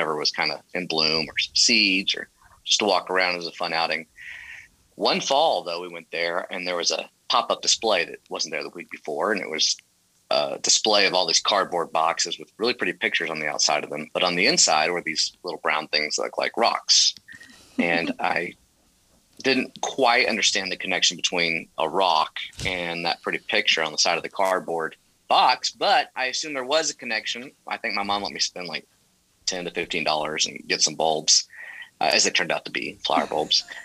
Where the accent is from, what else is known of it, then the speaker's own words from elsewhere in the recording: Louisiana, United States; born there; also born or lived in California; You know, I've left sunny California, even though my folks are from Houston. I was born in Louisiana, but I've left everything out there.